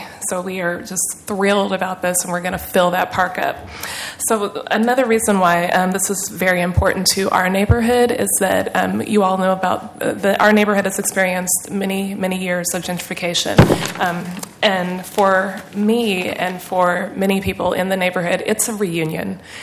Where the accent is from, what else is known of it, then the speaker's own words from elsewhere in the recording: Portland, Oregon, United States; I grew up in North Portland, Boise neighborhood, all of my life, and became involved with our neighborhood association when I moved back from undergrad from California